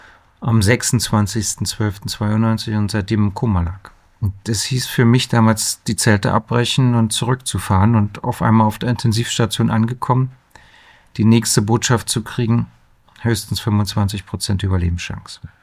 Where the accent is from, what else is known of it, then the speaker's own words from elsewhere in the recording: Berlin, Germany; born there; Ich bin gebürtig Berliner